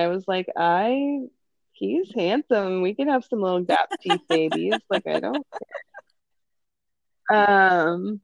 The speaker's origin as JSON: {"language": "English", "country": "Canada", "said": "I am Canadian"}